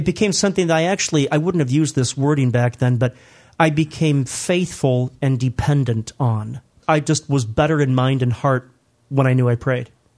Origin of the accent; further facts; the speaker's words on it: Stow, Ohio, United States; also born or lived in Akron; I'm a cradle Catholic and a cradle Northeastern Ohioan. I grew up in Stowe, Ohio. Was born in Akron, Ohio.